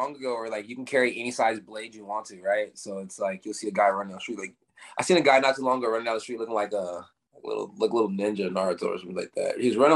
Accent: Philadelphia, Pennsylvania, United States; You know, my dad's side of the family, we're from Philadelphia. We own a car wash out there.

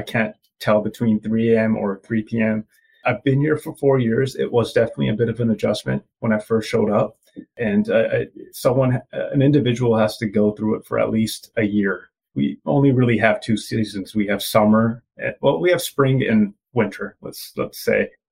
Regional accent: Canada; born there; I am East Indian. I was born in Canada and my mom and dad are from India, and the culture we follow is Punjabi.

